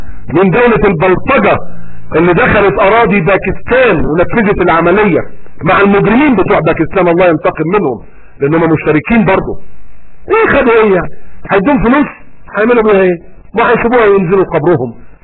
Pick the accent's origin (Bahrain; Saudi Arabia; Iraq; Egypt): Egypt; زي كلاب امن الدوله عندنا في مصر